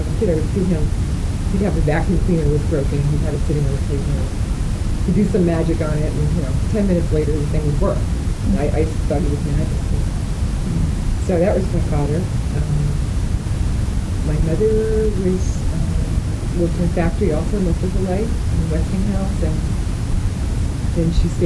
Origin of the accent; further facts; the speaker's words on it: Greenville, New Jersey, United States; born there; I was born in Greenville, New Jersey in 1954.